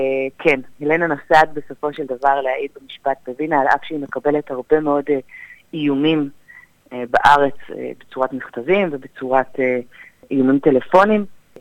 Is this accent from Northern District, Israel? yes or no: no; Netanya, Central District, Israel; מנהלת בית הספר לאומנויות הבוסטן בנתניה, שם גדלתי